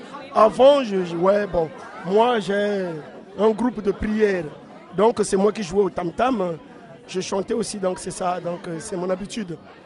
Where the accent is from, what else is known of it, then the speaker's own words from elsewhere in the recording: Brazzaville, Republic of the Congo; je suis congolais de Brazzaville, ouais. Congolais de Brazzaville. Comme je suis nouveau ici, oui, je suis nouveau moi.